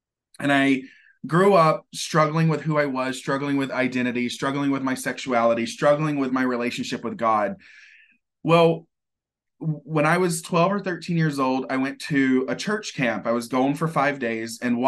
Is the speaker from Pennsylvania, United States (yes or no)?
no; High Point, North Carolina, United States; I'm from High Point, North Carolina, the furniture capital of the world.